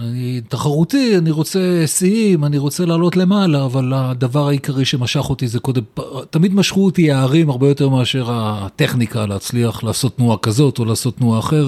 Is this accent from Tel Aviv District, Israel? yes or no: yes; Givatayim, Tel Aviv District, Israel; אני גדלתי בגבעתיים, שנות ה-60, שנות ה-70